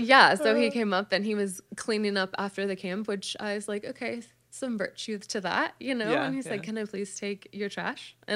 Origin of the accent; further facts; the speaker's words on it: Texas, United States; I am from the DFW area where we are now. I was raised Catholic. My dad was a football coach. My mom is a teacher.